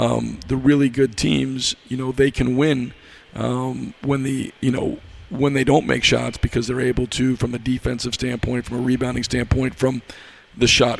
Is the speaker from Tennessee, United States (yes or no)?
no; New York, United States; I grew up in New York. I'm a Giants fan, a Yankees fan.